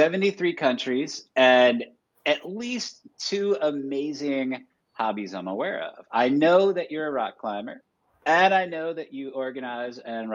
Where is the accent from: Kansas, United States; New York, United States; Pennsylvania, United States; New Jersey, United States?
New York, United States; Syracuse; No, I'm from Syracuse, but I've been in SoCal for about 10 years.